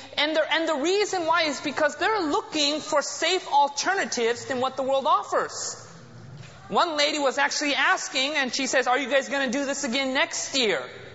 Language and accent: English; United States; born there; my parents, you know, they came from India. I was born in America.